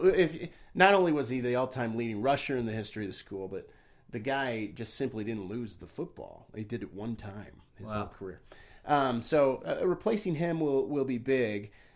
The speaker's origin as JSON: {"language": "English", "town": "West Jordan", "region": "Utah", "country": "United States", "tie": "born or raised there", "said": "growing up in Utah, we lived in West Jordan, Utah."}